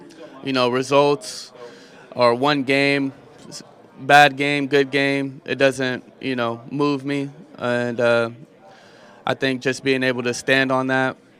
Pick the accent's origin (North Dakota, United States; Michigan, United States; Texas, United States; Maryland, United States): Texas, United States; Dallas; I grew up in Dallas, Texas, so I would say the Cowboys.